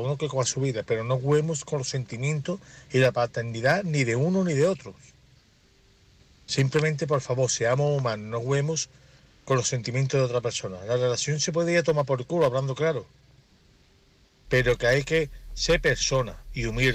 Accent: Seville, Andalusia, Spain; de Sevilla y quisiera opinar sobre el tema

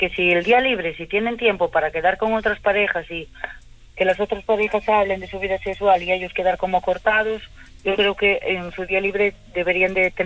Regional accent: Cambados, Galicia, Spain; Sí, soy de Cambados.

